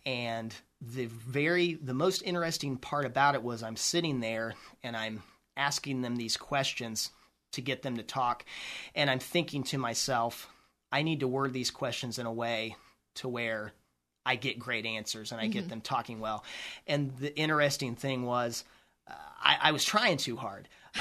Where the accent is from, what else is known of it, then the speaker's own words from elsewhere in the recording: Midwest, United States; with growing up in the Midwest and everything, it's not something that everybody can do.